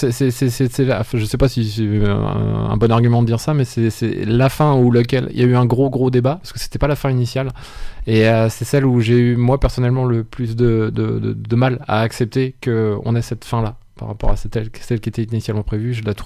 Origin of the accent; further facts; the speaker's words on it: France; c'est un peu comme les romans de guerre qu'on avait au 19e chez nous en France.